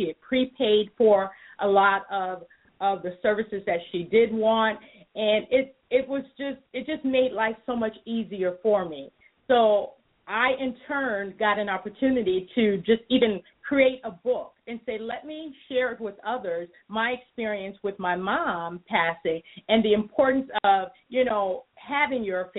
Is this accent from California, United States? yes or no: yes; Los Angeles, California, United States; born there; also born or lived in Barbados; now in Illinois, United States; I am actually here in Illinois. I was a Navy kid. I was born in Los Angeles and lived in the Caribbean Islands, Barbados, for 3 years as a little girl.